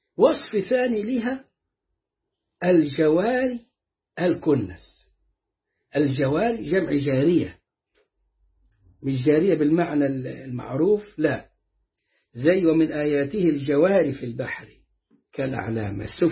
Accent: Egypt; واحنا كنا كمصريين و وفلاحين ولا صعيدا

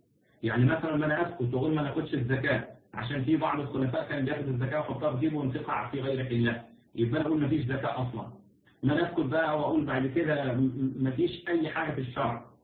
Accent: Egypt; تعرفين يعني الشبكه عندنا في مصر هنا

